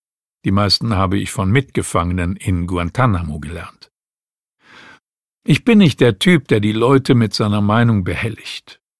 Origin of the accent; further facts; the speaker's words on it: Bremen, Germany; Ich bin mit 3 Geschwistern in Bremen-Hemelingen aufgewachsen, einem alten Arbeiterviertel, zuerst in einer Mietwohnung, dann steckte mein Vater sein Erspartes in ein Reihenhaus.